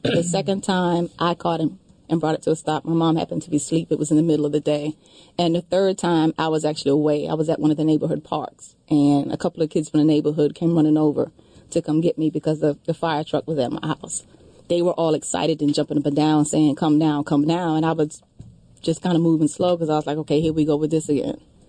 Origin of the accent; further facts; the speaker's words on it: the South, United States; And growing up in the South, being the only girl, my gender cast me into a certain role.